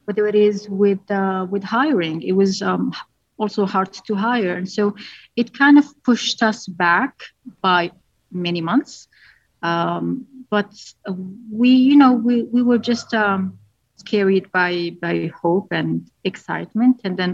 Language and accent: English; Algeria; now in United States; I grew up in Algeria, and it used to be a French colony.